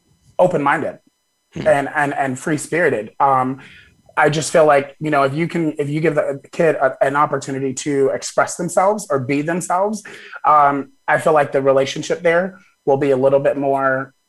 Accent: Wichita, Kansas, United States; That's where I've grown up. So that, you know, that's why I just tell everyone that I'm from Wichita.

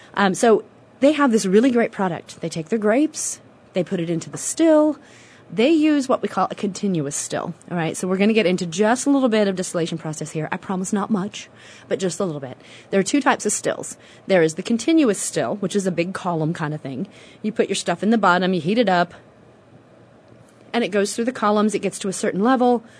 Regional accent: Illinois, United States; I grew up in Illinois, so it was nothing. If we wanted to go shopping in St. Louis, we got in the car and went.

